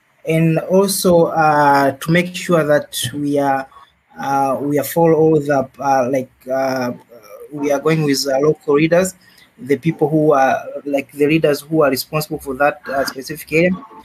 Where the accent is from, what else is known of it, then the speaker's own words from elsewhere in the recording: Tanzania; I'm basically from Tanzania.